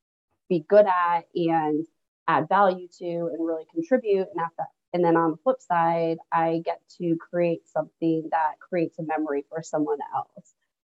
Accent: Boston, Massachusetts, United States; I grew up outside of Boston, and I ended up on the West Coast.

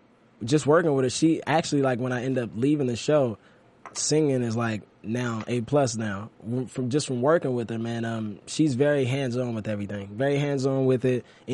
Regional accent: Maryland, United States; also born or lived in Washington, D.C.; Man, well, I grew up, I was born in D.C. I grew up in Maryland, but I used to go back and forth through D.C.

